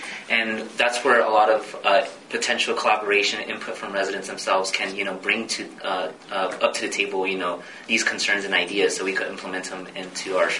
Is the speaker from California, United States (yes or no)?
yes; California, United States; So I'm very happy to be back in the Coachella Valley, in my hometown